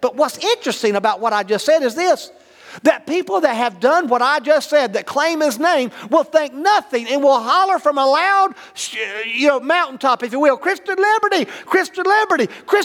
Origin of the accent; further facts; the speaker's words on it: North Carolina, United States; Tell I'm from Eastern North Carolina, it comes out every now and then